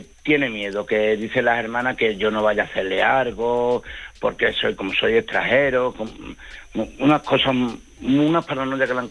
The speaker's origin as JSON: {"language": "Spanish", "town": "Badajoz", "region": "Extremadura", "country": "Spain", "said": "Yo soy de Badajoz."}